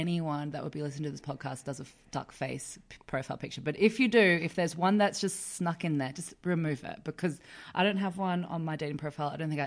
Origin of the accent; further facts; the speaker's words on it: Australia; Like, I'm from Australia.